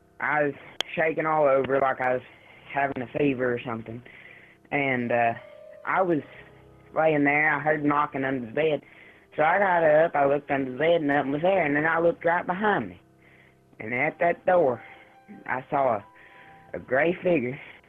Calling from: Tennessee, United States; Yeah, I'm here. I'm calling from Tennessee.

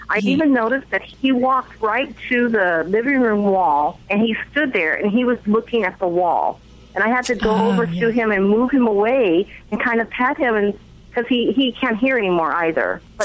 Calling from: Laguna Beach, California, United States; Laguna Beach.

